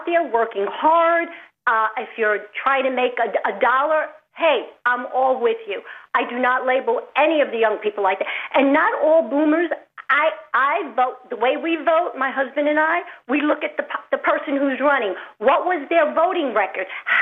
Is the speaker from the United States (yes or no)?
yes; New York, United States; I was born and raised in New York, heard of Trump. He's always been a New Yorker.